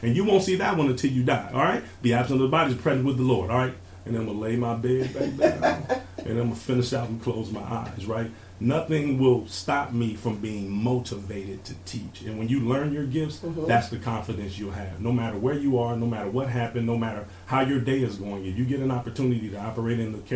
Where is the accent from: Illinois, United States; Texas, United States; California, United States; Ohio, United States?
California, United States; Compton; I grew up in Compton, California.